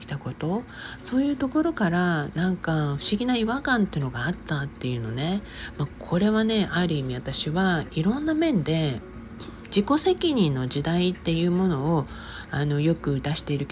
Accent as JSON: {"language": "Japanese", "region": "Okinawa", "country": "Japan", "lives_now": "Los Angeles, United States", "said": "私は沖縄出身なので"}